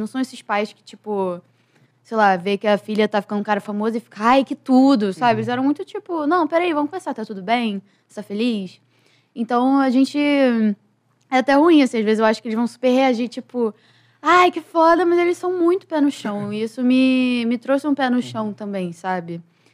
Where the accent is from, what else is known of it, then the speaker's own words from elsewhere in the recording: Rio de Janeiro, Brazil; Da Ilha do Governador.